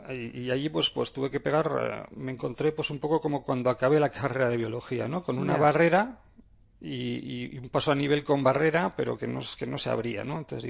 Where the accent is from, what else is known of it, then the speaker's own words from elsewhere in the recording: Pobes, Basque Country, Spain; al lado de mi pueblo, al lado de Pobes, en un paraje fantástico que invito a todo el mundo a conocer